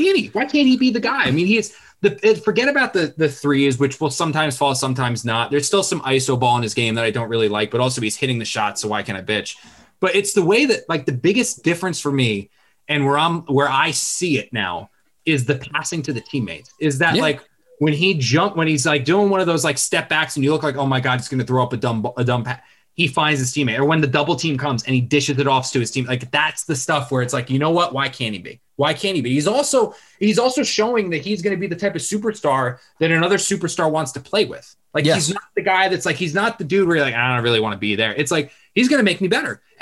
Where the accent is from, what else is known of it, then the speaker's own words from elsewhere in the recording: New Jersey, United States; my family's from New York, which is where like the Knicks fandom comes from. But I grew up in South Jersey, which is Eagles country, which is Sixers country, Flyers country, Phillies country.